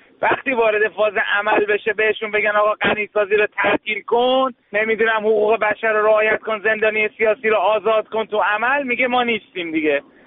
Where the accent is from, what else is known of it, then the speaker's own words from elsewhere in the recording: Iran; به عنوان یه ایرانی